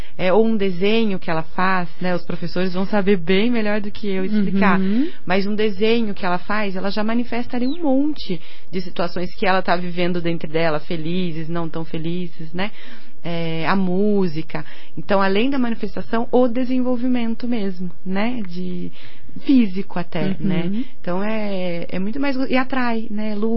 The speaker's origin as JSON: {"language": "Portuguese", "town": "Varginha", "region": "Minas Gerais", "country": "Brazil", "lives_now": "Curitiba, Brazil", "said": "Eu sou mineira, sou de Varginha, sul de Minas."}